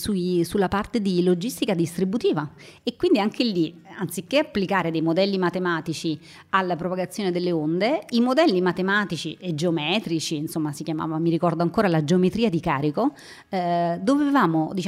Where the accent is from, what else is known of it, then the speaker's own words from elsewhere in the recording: Naples, Campania, Italy; Più di 20 anni fa oramai, a Napoli, perché sì, sono napoletana.